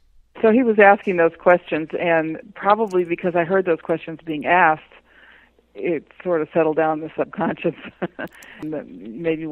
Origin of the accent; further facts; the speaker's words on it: California, United States; Well, I grew up in California, and my mother was from Virginia, and she was a very good cook.